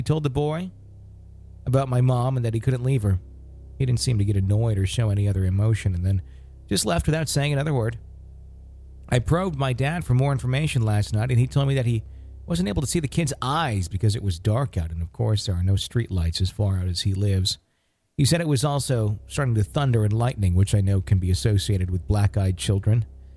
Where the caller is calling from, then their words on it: Chilliwack, British Columbia, Canada; I'm from Chilliwack, British Columbia, Canada.